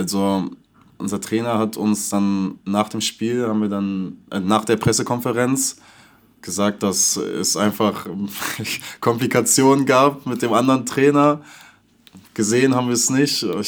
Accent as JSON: {"language": "German", "town": "Ratingen", "region": "North Rhine-Westphalia", "country": "Germany", "tie": "born there", "lives_now": "Berlin, Germany", "said": "ich komme gebürtig aus Ratingen, und also aus einem kleinen Dorf in Ratingen, und da ist es so ähnlich wie hier."}